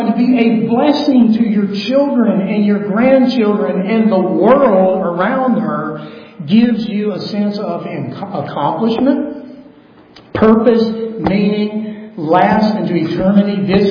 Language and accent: English; the South, United States; oh, we're from the South and this, by golly, we left the women and children.